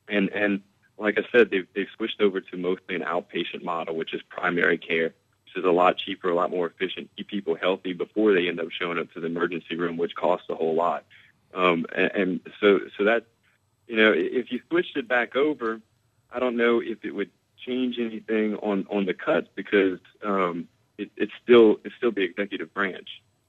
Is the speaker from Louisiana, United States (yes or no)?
yes; Opelousas, Louisiana, United States; born there; now in Carencro, United States; I was born in Opelousas.